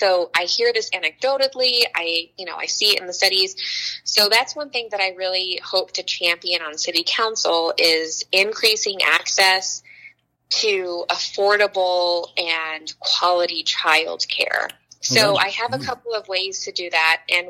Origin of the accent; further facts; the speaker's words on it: Pueblo, Colorado, United States; I think a lot of people here who are who are born and bred in Pueblo and who live here a long time, we are the ones who kind of perpetuate that negative stereotype about our town.